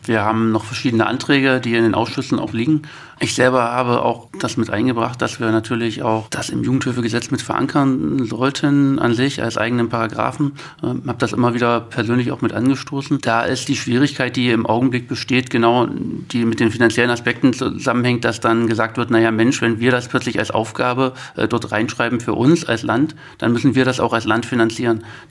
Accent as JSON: {"language": "German", "region": "Saxony-Anhalt", "country": "Germany", "said": "ich komme aus Mansfeld-Lüttert, aus Langerhausen."}